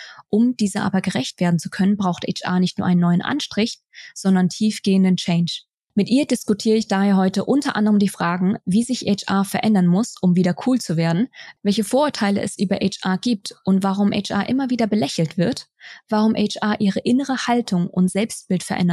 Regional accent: Germany; born there; Ich bin ja in Deutschland geboren, aber habe vietnamesische Eltern

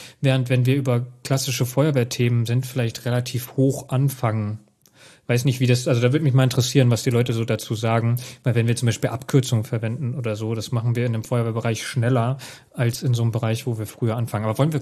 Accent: Hesse, Germany; aber ich bin Hesse, ich darf das.

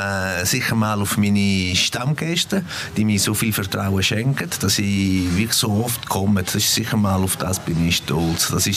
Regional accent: Italy; German is a second language; now in Switzerland; Ja, es ist natürlich eine stolze Sache als Italiener. Ich bin Ambassador von Italien, natürlich da in der Schweiz.

